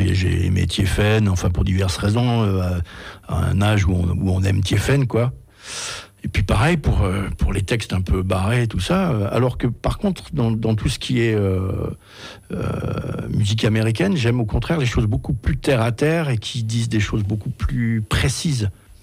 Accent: France; C'est un gars, chez nous, en France, très peu de gens le connaissent.

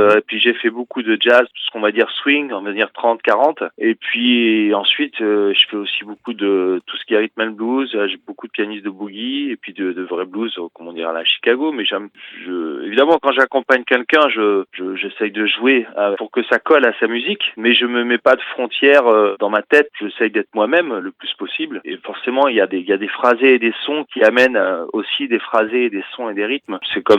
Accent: Limoges, Nouvelle-Aquitaine, France; born there; Ben, moi, je suis né il y a pas mal d'années maintenant. Je suis né en 1970 à Limoges.

